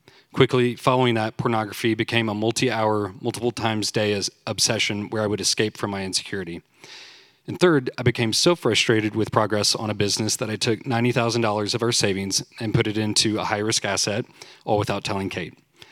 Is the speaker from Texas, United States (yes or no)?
yes; McKinney, Texas, United States; I grew up in McKinney, just north of here